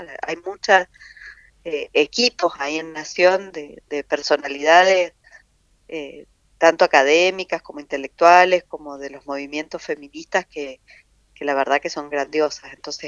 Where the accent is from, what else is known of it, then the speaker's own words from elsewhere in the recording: San Luis, Argentina; also born or lived in Córdoba; me fui de San Luis, nací en San Luis, crecí en San Luis, soy de San Luis, me fui a estudiar a Córdoba, volví cuando me recibí, empecé a trabajar acá